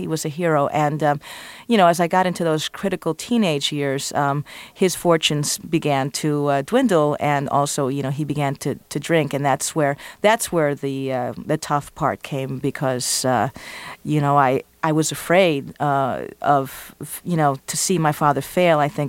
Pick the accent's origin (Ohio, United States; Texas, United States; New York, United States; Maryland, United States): New York, United States; my mom was very protective because I was growing up in New York.